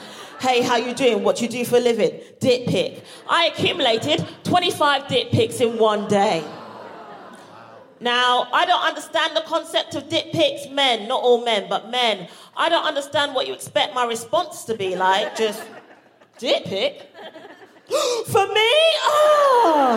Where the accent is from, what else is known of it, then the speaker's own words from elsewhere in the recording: Barbados; now in United Kingdom; you can tell from my accent, I do not have a Barbados accent. That's because I've been living in the UK for a very long time, to the point where I now have got a British passport.